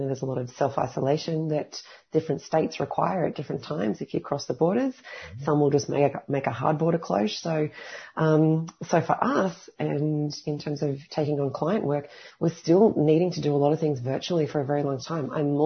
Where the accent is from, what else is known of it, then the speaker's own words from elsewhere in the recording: Australia; We always kind of thought of Australia as being one big, we are all Australian.